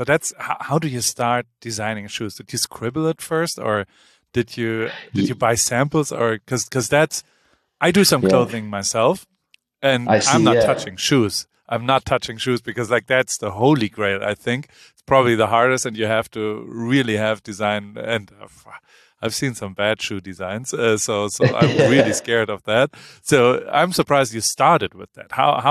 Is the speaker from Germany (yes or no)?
yes; Germany; I like Dutch people a lot as a German. That's not like I spend a lot of time there in my youth growing up at the IJsselmeer.